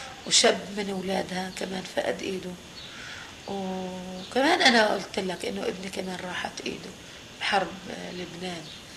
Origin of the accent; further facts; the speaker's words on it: Syria; لا ما انا سورية وجوازي ما وافقوا لي